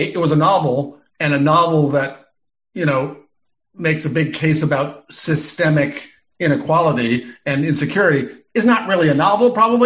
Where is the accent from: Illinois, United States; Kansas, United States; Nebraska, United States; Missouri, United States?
Nebraska, United States; Omaha; moved away; I'd gone back to my hometown of Omaha, Nebraska for the last time.